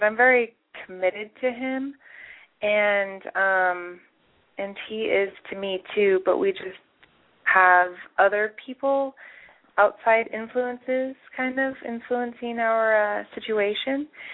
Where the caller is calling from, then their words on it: Colorado, United States; I'm calling from Colorado.